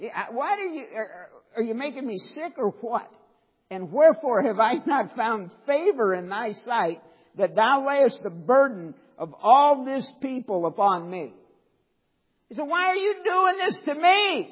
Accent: St. Louis, Missouri, United States; Now, I grew up in St. Louis. That's about the size of the metropolitan St. Louis area.

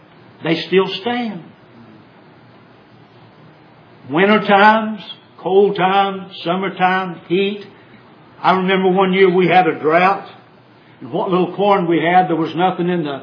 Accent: Tennessee, United States; We had, when I was lived in Tennessee, I was raised on the Cumberland Plateau just north of Crossville.

